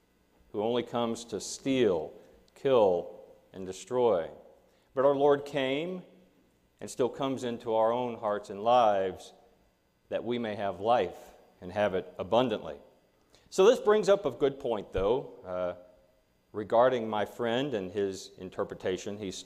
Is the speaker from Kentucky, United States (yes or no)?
yes; Kentucky, United States; based on my home state of Kentucky.